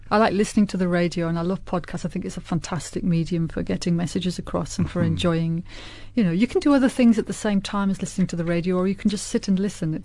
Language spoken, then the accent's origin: English; North West England, United Kingdom; I was brought up on the Scottish border in a little village in Cumbria. And we didn't have streetlights when I was a kid.